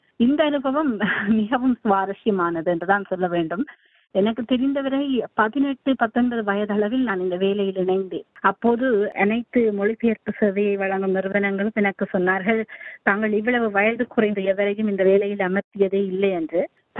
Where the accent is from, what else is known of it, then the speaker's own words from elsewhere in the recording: Sri Lanka; நான் இலங்கை தமிழ் பின்னணியைச் சேர்ந்தவர். இலங்கையில் அந்த இறுதி போரில் சிக்கி அதன் வலிகளையும் படுக்களையும் சுமந்தவர்களில் என்னுடைய குடும்பமும் நானும் அடங்குவோம்.